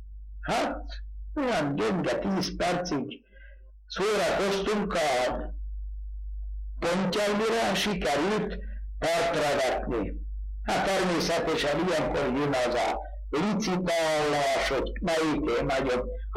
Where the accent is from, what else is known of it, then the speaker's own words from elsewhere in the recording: Galanta, Trnava Region, Slovakia; 1925. március 3-án születtem, Paksonparban. … Galantai lakos, mert ma a születésem után 2 év múlva majd Galantán lakunk.